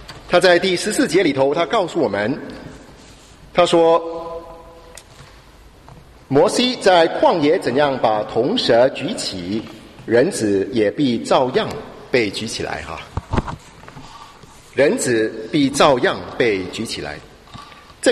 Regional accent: Singapore; 那我从新加坡过来我们一家子从新加坡过来

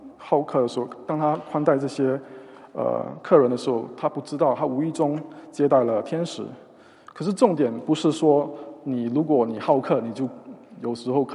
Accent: Singapore; 他们知道我是从新加坡来的

